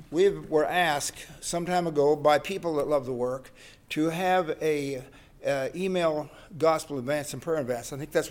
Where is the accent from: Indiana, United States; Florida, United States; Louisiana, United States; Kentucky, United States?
Indiana, United States; And I was from Indiana. I'm a Hoosier. Raised in Indiana, saved at 21.